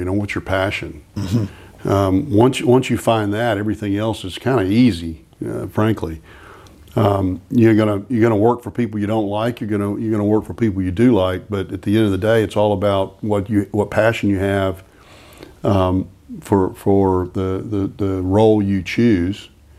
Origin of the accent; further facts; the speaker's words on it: Florence, South Carolina, United States; because I grew up mostly in Florence, and then I went to high school in North Augusta in South Carolina.